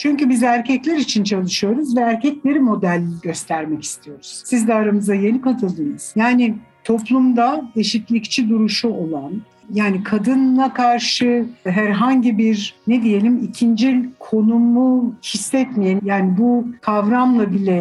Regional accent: Istanbul, Turkey; born there; Ben İstanbul doğumluyum.

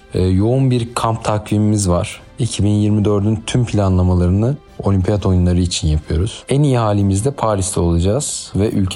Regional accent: İzmir, Turkey; born there; 1993 yılında İzmir'de doğdum.

